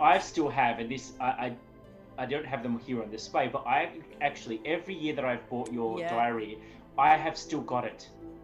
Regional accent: Melbourne, Victoria, Australia; I'm from Melbourne.

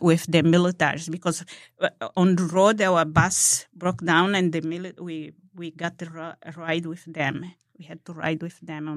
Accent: Angola; moved away; Angola. We came from Angola

